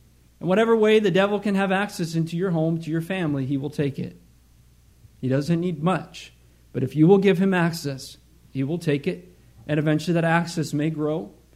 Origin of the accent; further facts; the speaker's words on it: Michigan, United States; Okay, where I grew up in Michigan, there are hills, but the ski slope that was closest to us was actually a landfill.